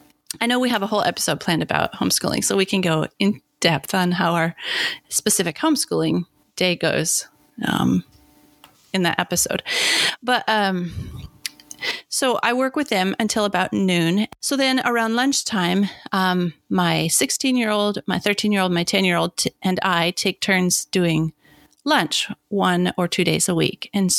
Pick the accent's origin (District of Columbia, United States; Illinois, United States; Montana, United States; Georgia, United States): Montana, United States; I grew up in Montana.